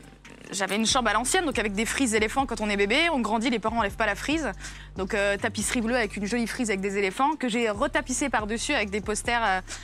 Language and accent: French; Épinal, Grand Est, France; now in Paris, France; oui, d'Épinal, ouais.